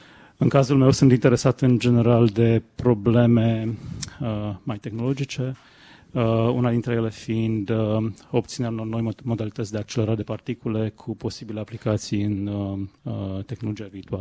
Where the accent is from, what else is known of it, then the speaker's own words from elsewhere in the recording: Romania; eu sunt de fapt din România, evident. Am făcut facultatea în Măgurele. Cunoșteam câțiva dintre oameni până să mă întorc. Într-un fel, e revenirea acasă.